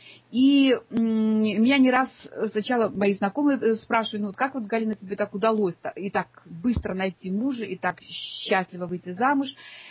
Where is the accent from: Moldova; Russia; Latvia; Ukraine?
Ukraine; also born or lived in Zaporizhzhia / Lviv; now in Germany; Я приехала в Германию с Украины. На Украине я жила в таких городах, как Запорожье и Львов.